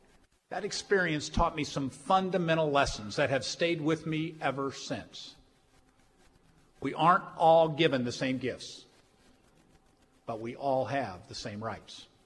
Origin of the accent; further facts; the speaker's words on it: DeSoto, Texas, United States; Growing up in DeSoto, I went to Central Elementary School.